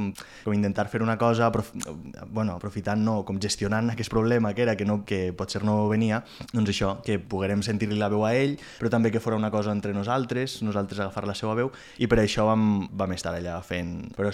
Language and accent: Catalan; Alfafara, Valencian Community, Spain; Jo soc d'Alfafara. Alfafara, sí